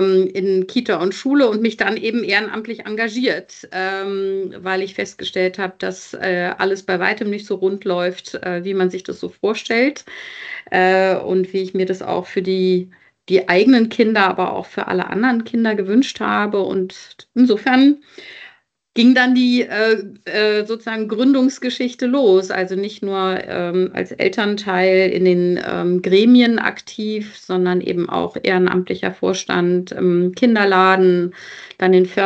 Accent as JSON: {"language": "German", "region": "Berlin", "country": "Germany", "tie": "born or raised there", "said": "insofern bin ich zwar in West-Berlin aufgewachsen, habe aber tatsächlich auch viel Familie mütterlicherseits in Ost-Berlin und bin schon seit Babyzeiten in diesen beiden Welten hin und her gewandert."}